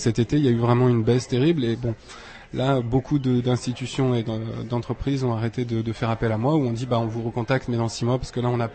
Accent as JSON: {"language": "French", "country": "France", "said": "Moi, je suis français, un français qui a appris le tchèque, et je parle tchèque à peu près comme je parle français"}